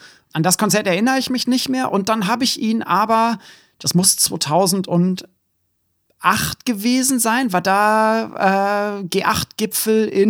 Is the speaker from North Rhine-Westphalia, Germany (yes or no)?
yes; North Rhine-Westphalia, Germany; born there; Ich bin ja am Niederrhein geboren, deswegen